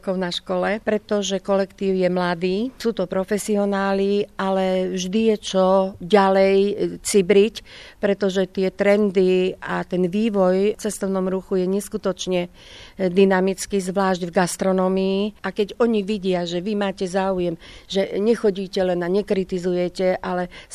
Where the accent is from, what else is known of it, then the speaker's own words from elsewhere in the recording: Kežmarok, Prešov Region, Slovakia; also born or lived in Levoča; Ja som rodená Levočanka, ale od 3 rokov žijem v Kežmarku, tak sa cítim byť naozaj plnohodnotnou Kežmarčankou.